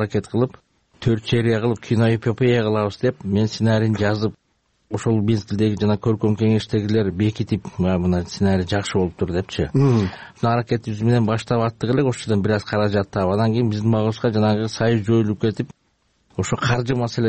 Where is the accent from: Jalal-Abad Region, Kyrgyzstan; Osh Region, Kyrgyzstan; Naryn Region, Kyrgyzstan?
Naryn Region, Kyrgyzstan; Kochkor; Мага бул тема бала кезимден эле тааныш. Ошо кочкор жеринде чоңоюп өстүм.